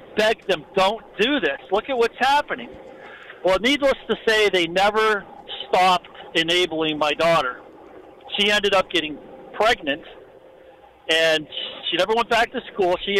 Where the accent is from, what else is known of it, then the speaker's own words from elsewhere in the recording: Erie, Pennsylvania, United States; we're originally from Erie, Pennsylvania